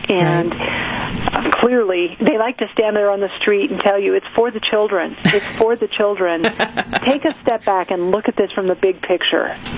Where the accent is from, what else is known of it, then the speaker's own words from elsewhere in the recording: Steamboat Springs, Colorado, United States; I am from rural Colorado. You know, I grew up in Steamboat Springs